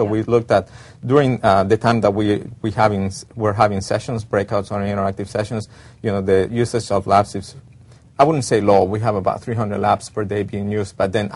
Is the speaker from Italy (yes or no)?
no; Venezuela; I'm originally from Venezuela.